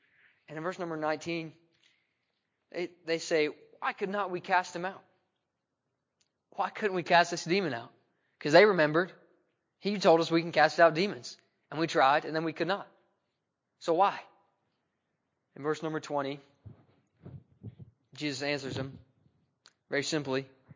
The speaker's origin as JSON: {"language": "English", "region": "Ohio", "country": "United States", "tie": "born or raised there", "said": "So that means I grew up in Southwest Ohio, and I grew up in one of those towns that are so small. You know, in Ohio, when the city's not big enough, it's not a city, it's not a town, it's a village."}